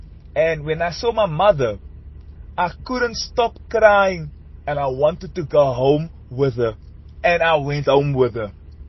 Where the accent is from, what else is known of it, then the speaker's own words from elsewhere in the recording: Ravensmead, Western Cape, South Africa; I grew up in Ravensmead.